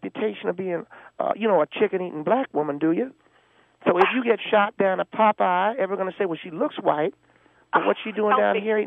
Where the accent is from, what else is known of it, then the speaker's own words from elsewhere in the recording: the South, United States; I'm from the South. I know that's what I eat all the time.